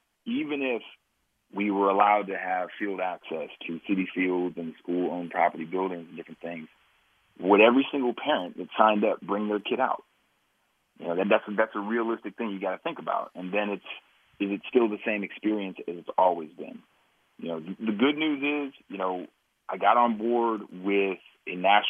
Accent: Youngstown, Ohio, United States; I'm like, no, I'm not. I'm from Youngstown, Ohio. I'm not from there.

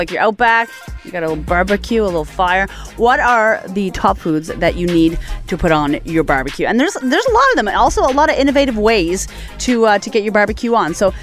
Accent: Halifax, Nova Scotia, Canada; now in Toronto, Canada; So when I first moved here, I come from Halifax, and we didn't have communal rooftops in Halifax on a lot of the condos.

